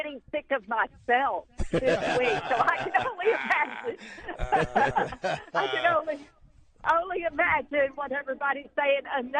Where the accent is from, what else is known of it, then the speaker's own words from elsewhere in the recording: Pine Bluff, Arkansas, United States; it was Pine Bluff Mayor Vivian Flowers, my hometown mayor, who proclaimed tomorrow … Day in Pine Bluff.